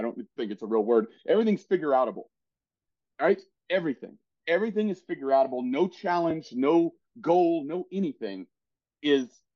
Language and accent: English; Tennessee, United States; I grew up very poor in East Tennessee as the youngest of five children.